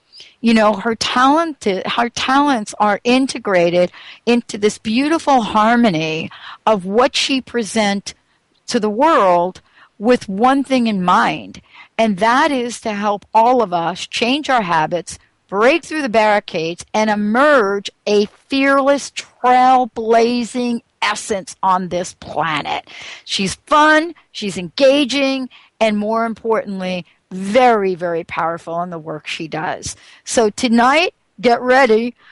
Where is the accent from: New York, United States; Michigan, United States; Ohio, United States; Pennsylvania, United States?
New York, United States; New York City; But honestly, when I think about myself, I'm a girl from the Bronx.